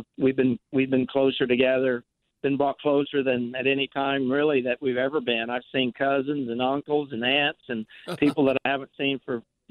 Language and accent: English; Mississippi, United States; I mean, I grew up in Mississippi, you know, listening to games in the New Orleans channel on Saturday night.